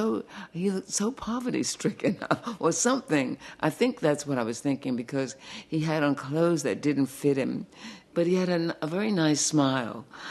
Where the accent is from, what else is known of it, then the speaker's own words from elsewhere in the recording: Harlem, New York, United States; I grew up in Harlem. In the film, I see some of the very streets I live on. So this film, it's where I come from. I don't know who I would be if I weren't this child from Harlem, this woman from Harlem.